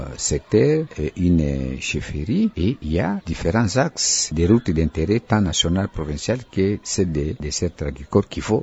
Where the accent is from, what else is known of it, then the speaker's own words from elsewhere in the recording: Kailo, Maniema, DR Congo; Par exemple, chez moi, au Kailo